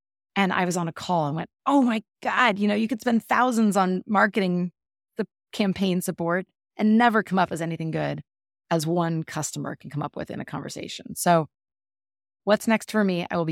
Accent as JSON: {"language": "English", "region": "California", "country": "United States", "tie": "born or raised there", "said": "I grew up in Northern California, and my grandmother always had pears, and I cannot get one for the life of me where I live now."}